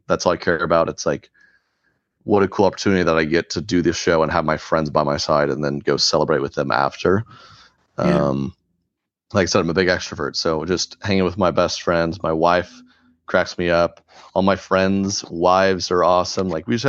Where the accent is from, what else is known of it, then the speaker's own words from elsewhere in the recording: Oklahoma, United States; but us in Oklahoma, we know it's the South. We've got Southern culture. So I grew up in the South, and now I've landed up here, which is less Southern, a little more Midwest.